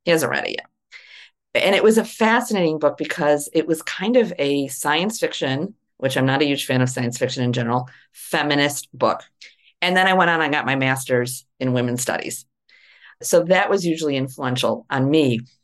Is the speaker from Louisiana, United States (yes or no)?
no; Illinois, United States; And I grew up outside Chicago.